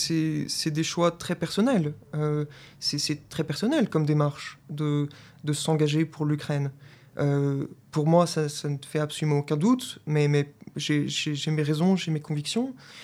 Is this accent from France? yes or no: yes; France; Je suis français, j'ai étudié en France